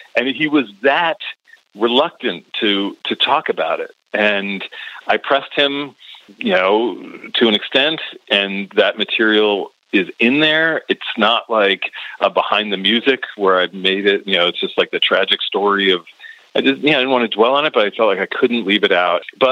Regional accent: Morristown, New Jersey, United States; I'm from Morristown, New Jersey.

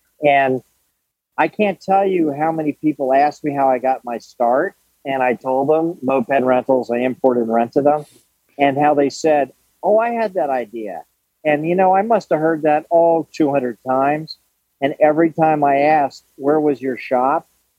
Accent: New Canaan, Connecticut, United States; I grew up in New Canaan, Connecticut.

